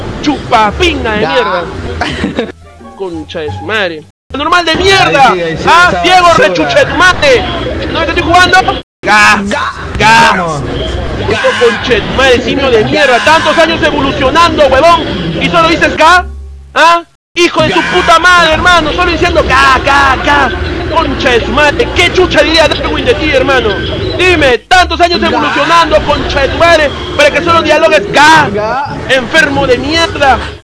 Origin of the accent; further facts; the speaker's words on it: Lima, Peru; Soy de Perú, pe, conchetumadre, de Lima, te saco la puta madre, acá en Chorrío, weón. Acá en Agua Dulce